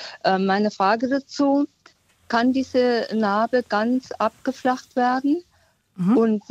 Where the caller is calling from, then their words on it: Stuttgart, Baden-Württemberg, Germany; Ich komme aus dem Raum Stuttgart.